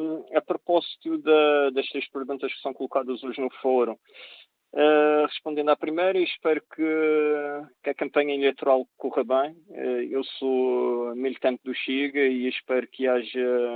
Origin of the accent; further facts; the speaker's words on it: Funchal, Madeira, Portugal; especialmente sou aqui do Funchal e especialmente em Santo António, nas zonas altas e em outras partes